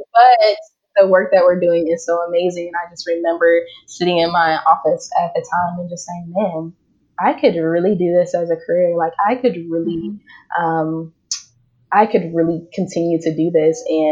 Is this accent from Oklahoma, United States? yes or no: no; St. Louis, Missouri, United States; also born or lived in Columbia / Austin; now in Kansas City, United States; I'm originally from St. Louis and then moved to Columbia for to Mizzou, and then to Austin, and then to Kansas City, and now I'm working on the Kansas side.